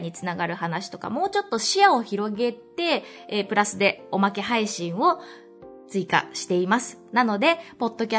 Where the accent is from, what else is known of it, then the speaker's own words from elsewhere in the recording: Shizuoka, Japan; 例えば私は今静岡に住んでいて、静岡出身なんですけど、ずっとちっちゃい頃から